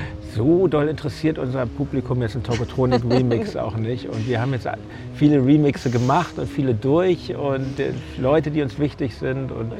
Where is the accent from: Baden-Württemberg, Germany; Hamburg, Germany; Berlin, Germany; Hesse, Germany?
Berlin, Germany; born there; Und außerdem bin ich in der Stadt geboren und ich lebe auch gerne in der Stadt, muss ich sagen.